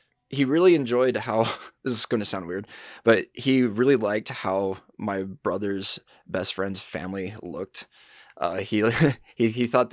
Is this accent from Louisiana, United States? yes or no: no; California, United States; now in Salt Lake City, United States; I'm from Salt Lake City, Utah. Originated actually out of California, but have been out here since 2020.